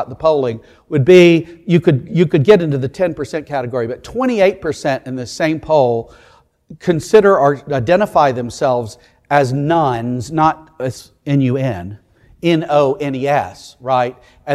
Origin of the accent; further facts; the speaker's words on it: United States; because I'm a Christian and I'm an American